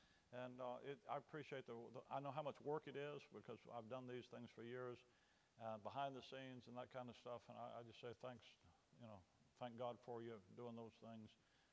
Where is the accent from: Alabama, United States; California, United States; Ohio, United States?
Alabama, United States; now in Illinois, United States; It is hard to believe it's been all these many years since we moved to Illinois from Alabama.